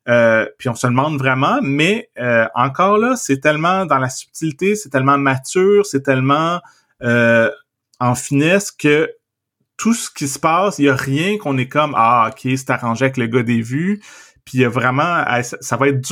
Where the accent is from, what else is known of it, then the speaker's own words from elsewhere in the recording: Trois-Rivières, Quebec, Canada; also born or lived in South Shore of Montreal; moi, quand j'étais enfant, je vivais à Trois-Rivières, puis ma famille, on a déménagé sur la rive sud de Montréal